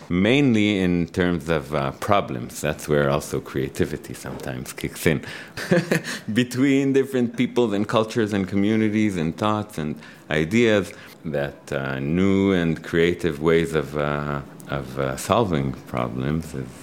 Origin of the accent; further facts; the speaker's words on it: Jerusalem, Jerusalem District, Israel; I was born and raised in Jerusalem